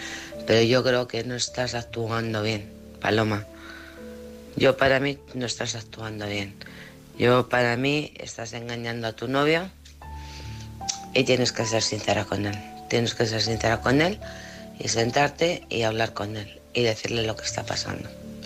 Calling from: Alcorcón, Community of Madrid, Spain; de Alcorcón.

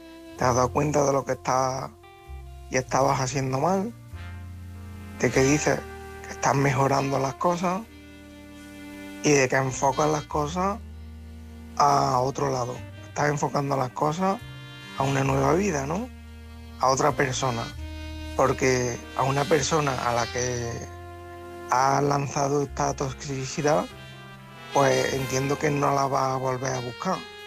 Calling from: Córdoba, Andalusia, Spain; corresponsal de Córdoba

